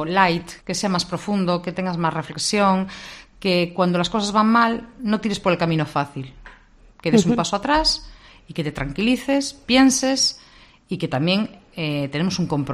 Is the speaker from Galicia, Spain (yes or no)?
yes; Vigo, Galicia, Spain; él es de Coruña, yo soy de Vigo